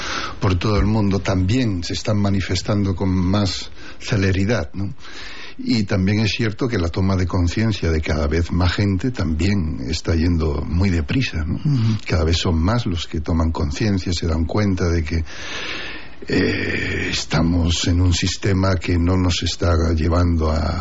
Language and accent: Spanish; Utrera, Andalusia, Spain; born there; Nací en Utrera, el pueblo de las Soleares … hijo de jornaleros andaluces